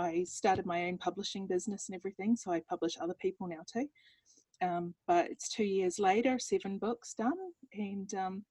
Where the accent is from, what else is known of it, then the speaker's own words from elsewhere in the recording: New Zealand; also born or lived in United States / Europe; now in Melbourne, Australia; So I'm from New Zealand originally, decided to get out of there pretty quickly. So I've lived in the US, I've lived in Europe, and then I came back and I moved to Melbourne in Australia.